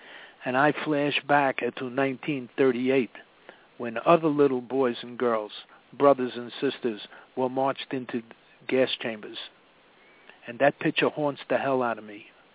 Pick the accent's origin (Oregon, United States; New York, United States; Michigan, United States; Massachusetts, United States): New York, United States; New York City; born or raised there